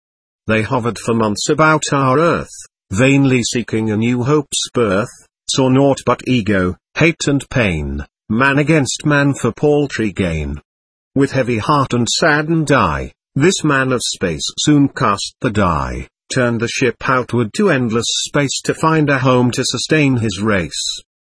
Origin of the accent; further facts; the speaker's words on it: Grantwood, New Jersey, United States; also born or lived in Brooklyn; I was born in Brooklyn, N.Y. February 17, 1922, but when I was a year old mother and dad moved to Grantwood where we lived for several years.